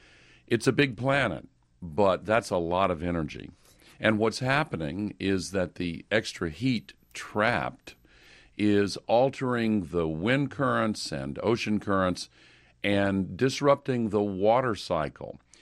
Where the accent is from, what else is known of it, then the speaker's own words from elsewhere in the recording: Nashville, Tennessee, United States; 2 years ago in my hometown of Nashville, thousands of my neighbors lost their homes and businesses